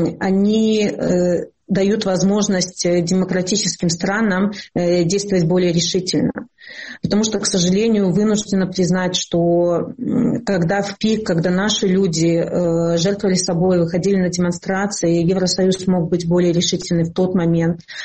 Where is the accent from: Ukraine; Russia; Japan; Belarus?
Belarus; Я просто знаю, как белорусы поддерживают друг друга, и что нас на самом деле большинство